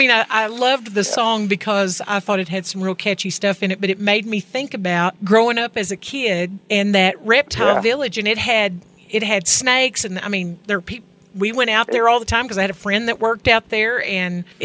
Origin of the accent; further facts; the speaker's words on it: Erick, Oklahoma, United States; I'm from Western Oklahoma, right across the line in Eric, Oklahoma